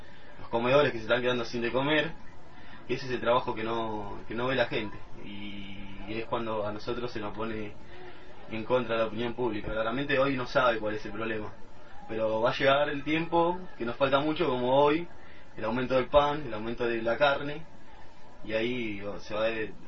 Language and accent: Spanish; Berazategui, Buenos Aires Province, Argentina; de Berazategui. Estoy en el Movimiento de Unidad Popular.